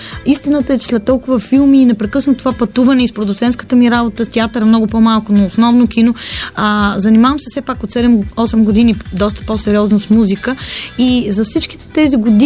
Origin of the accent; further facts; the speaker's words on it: Varna, Varna Province, Bulgaria; born there; аз все пак съм родена във Варна